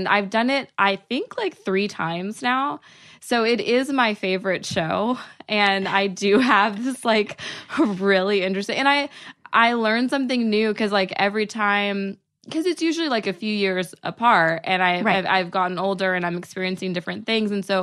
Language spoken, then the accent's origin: English; Texas, United States; moved away as an adult; now in Los Angeles, United States; So I'm originally from Texas. Nice. I moved to LA 10 years ago.